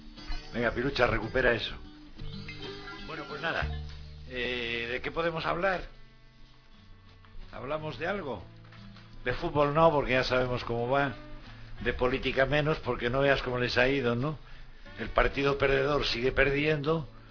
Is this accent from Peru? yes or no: no; Spain; Somos nosotros los españoles y todavía estamos buscando los restos de los que fallecieron en el golpe de Estado a la República del 36.